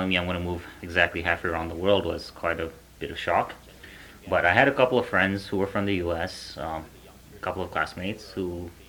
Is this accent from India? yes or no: yes; India; moved away; the furthest out of my hometown that I've been was, I hadn't even been south of Delhi or to even South India, pretty much.